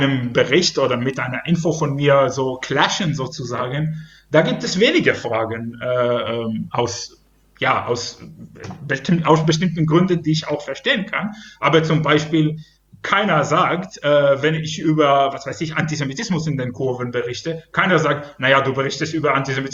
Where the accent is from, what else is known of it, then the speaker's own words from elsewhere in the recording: Israel; German is a second language; moved away as an adult; now in Germany; teilweise Deutschland, wo ich seit 6 Jahren arbeite, und Israel, wo ich mein Studium abgeschlossen habe, wo ich groß geworden bin